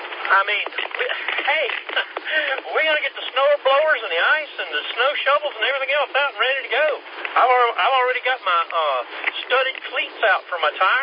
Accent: Kentucky, United States; also born or lived in West Virginia; I'm originally from Kentucky. I learned to drive in the mountains of Kentucky in the snow and lived in West Virginia for a while

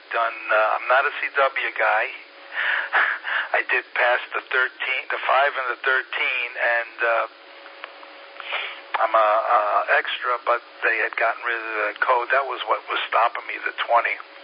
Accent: New York, United States; moved away as an adult; also born or lived in Connecticut; I'm originally from New York. I had a two call, and then I moved to Connecticut.

